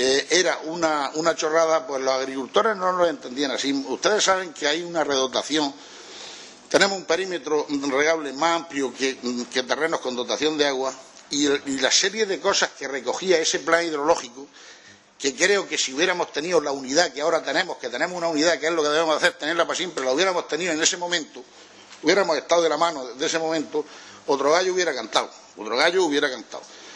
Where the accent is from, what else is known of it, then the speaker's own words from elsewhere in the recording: Totana, Region of Murcia, Spain; soy de Totana, antes de ser del Partido Popular soy de Totana, soy murciano